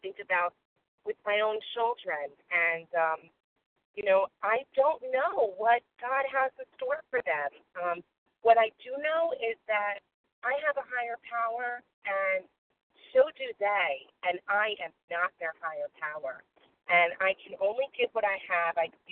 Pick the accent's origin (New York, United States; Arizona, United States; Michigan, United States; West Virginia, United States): New York, United States; from New York, a recovered compulsive overeater.